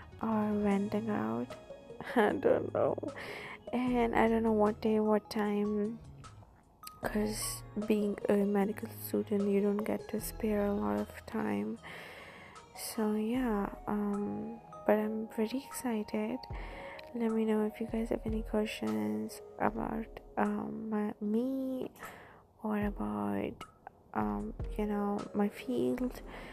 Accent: Pakistan; English is a second language; now in United States; yeah, I'm from Pakistan, living in USA. So don't you dare make fun of my accent.

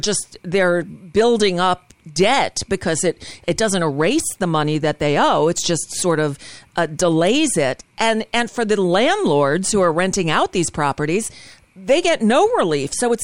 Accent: United States; As an American, it's embarrassing.

